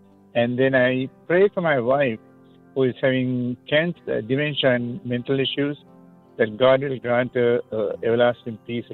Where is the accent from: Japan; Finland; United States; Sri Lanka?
Sri Lanka; I come from Sri Lanka.